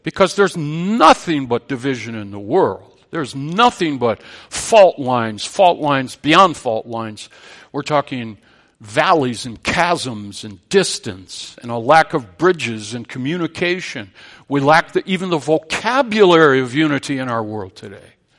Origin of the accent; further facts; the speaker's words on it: Minneapolis, Minnesota, United States; When I was a little boy, I grew up in South Minneapolis, in a nice little working class neighborhood on 28th Street and 17th Avenue